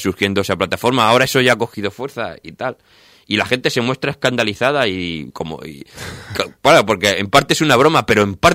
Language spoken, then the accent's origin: Spanish; Cuenca, Castilla-La Mancha, Spain; yo soy de Cuenca, soy de una parte cercana al Albacete